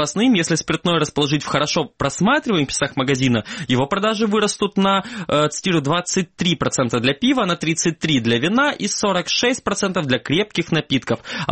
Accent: Crimea, Ukraine; я из Крыма, а не из России

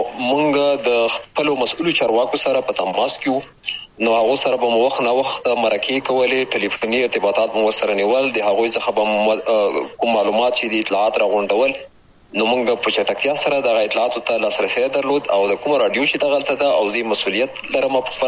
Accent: Khyber Pakhtunkhwa, Pakistan; ما هغه 1340 کال و چې زه په همدې ولسوالۍ کې پیدا شوم، د بابو خیلو نومې ځای کې چې دا هم همدغه ته هم جوار ولسوالۍ ده، د ښکته پښتونخوا هغه ولسوالۍ چې د ډیورن کرخې سره جوخته پرته ده

